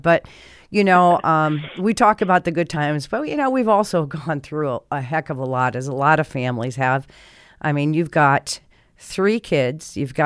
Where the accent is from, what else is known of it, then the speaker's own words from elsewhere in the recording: Iowa, United States; also born or lived in Colorado; When we grew up in Iowa before we moved to Colorado, Mom, one of my favorite memories was getting in the car every Sunday and driving to Grandma's house.